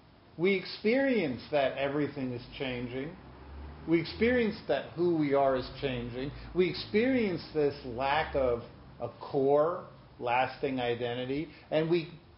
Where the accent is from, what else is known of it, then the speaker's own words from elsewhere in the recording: New York, United States; For example, I grew up here in New York.